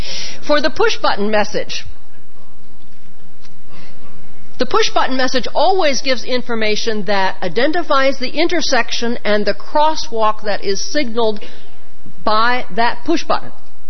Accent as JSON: {"language": "English", "region": "Massachusetts", "country": "United States", "said": "Massachusetts being a leading example, and I come from Massachusetts"}